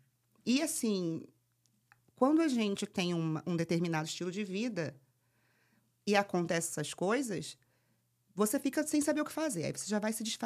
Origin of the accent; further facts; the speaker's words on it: Rio de Janeiro, Brazil; Eu saí do Rio para morar em Espírito Santo com meu marido. E a gente ficou lá até o meu marido falar, não quero mais, quero voltar pro Rio.